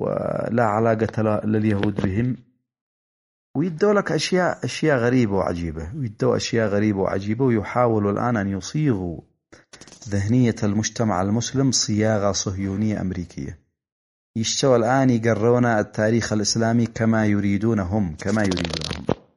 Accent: Yemen; إحنا كشعب يمني أنصار لرسول الله صلوات الله عليه وعلى آله

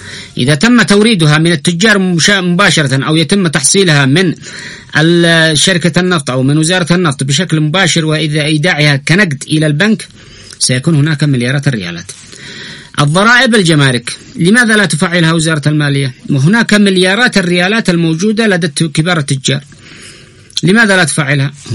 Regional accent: Yemen; نحن كشعب يمني سنحارب الفساد في مؤسسات الدولة

